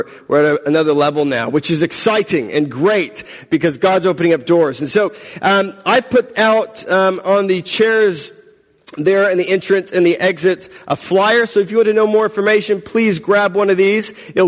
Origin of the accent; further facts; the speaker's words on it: Texas, United States; moved away as an adult; now in Perth, Australia; I'm originally from the United States, from the state of Texas, where I grew up. Family still lives in Texas. I left Texas when I was about 22 years old. I relocated across the world, kind of as far as you can get geographically, to Perth, Australia